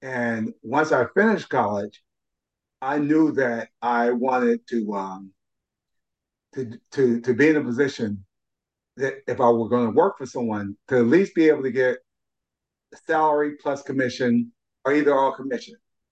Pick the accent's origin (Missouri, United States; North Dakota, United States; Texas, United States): Missouri, United States; Kansas City; I'm from Kansas City, Missouri